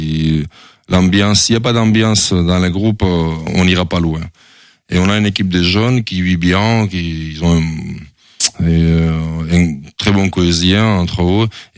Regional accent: Georgia; French is a second language; moved away as an adult; now in France; Voilà, je suis resté 12 mois chez moi, en Géorgie. Je retrouve mes amis avec qui je suis grandi.

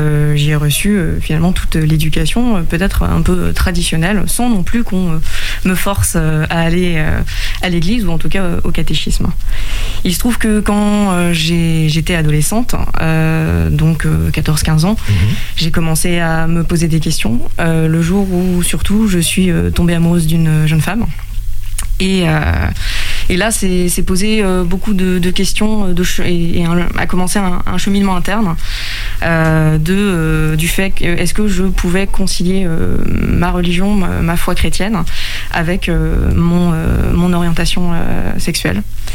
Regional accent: Angers, Pays de la Loire, France; j'ai 26 ans et je suis angevine, j'ai grandi à Angers. Je viens d'une famille chrétienne, hein, catholique

